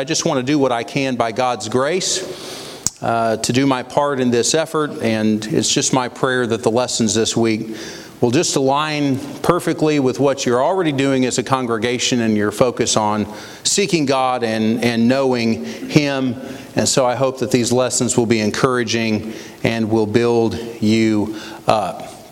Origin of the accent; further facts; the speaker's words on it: Indianapolis, Indiana, United States; I grew up, some of you may know, I grew up in Indianapolis, and so I spent a lot of my life in the state of Indiana, not terribly far from here